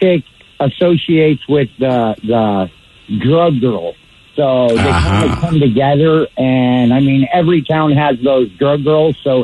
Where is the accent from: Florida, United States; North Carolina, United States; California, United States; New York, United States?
California, United States; Stockton; I grew up in Stockton, California, which is pretty much the ghetto.